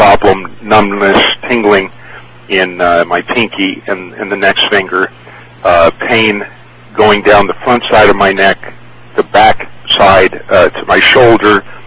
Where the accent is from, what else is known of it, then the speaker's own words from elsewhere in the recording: Woodland Hills, California, United States; Well, I'm from Woodland Hills, mm-hmm, California.